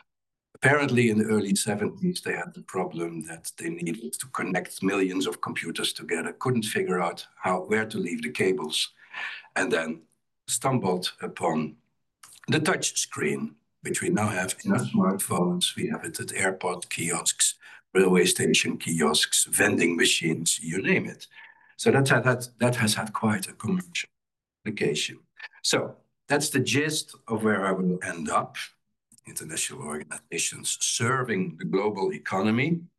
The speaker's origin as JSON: {"language": "English", "country": "Netherlands", "tie": "born or raised there", "said": "I grew up in the Netherlands. I did my undergrad in Amsterdam"}